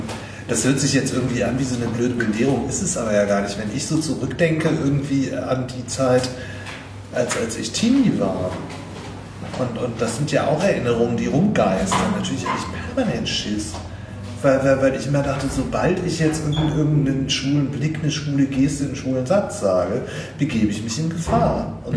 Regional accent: Langenhagen, Lower Saxony, Germany; wo ich ja fast herkomme, ich komme nämlich nicht aus Hannover, sondern aus Langenhagen

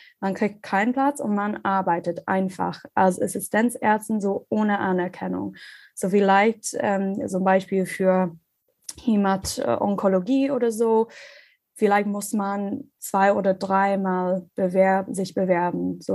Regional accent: Ireland; German is a second language; moved away as an adult; now in Germany; Ich komme ursprünglich aus Irland. Ich habe mein Medizinstudium dort gemacht und dann dort ein Jahr gearbeitet.

